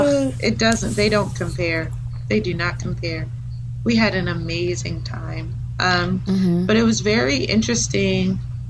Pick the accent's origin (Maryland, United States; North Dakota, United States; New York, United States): Maryland, United States; And I haven't been all over the world, but growing up in Maryland, you have to be in a specific bubble.